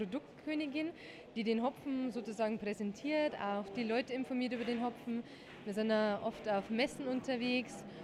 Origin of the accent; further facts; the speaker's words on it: Wolnzach, Bavaria, Germany; Also wir haben bei uns in Wolnzach ein Volksfest und da ist immer ein Wahlabend.